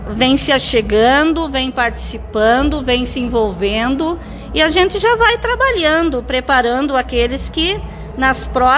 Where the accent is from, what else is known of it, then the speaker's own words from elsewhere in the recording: Santa Terezinha, Brazil; eu sou da comunidade de Santa Terezinha, né? Eu nasci e me criei em Santa Terezinha e há 16 anos eu resido no Pontão da Boa União.